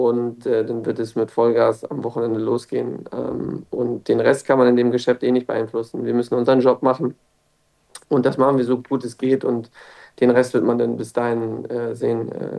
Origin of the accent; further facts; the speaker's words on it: Hamburg, Germany; wir kommen beide aus Hamburg